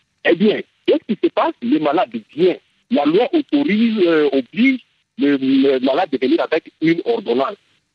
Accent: DR Congo; le grand problème que nous avons ici, chez nous en RDC

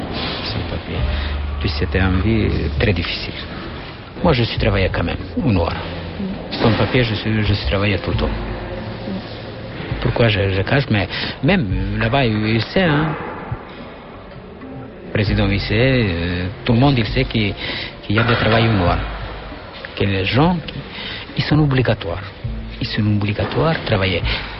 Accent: Kosovo; now in France; J'ai 40 ans, je viens de Kosovo.

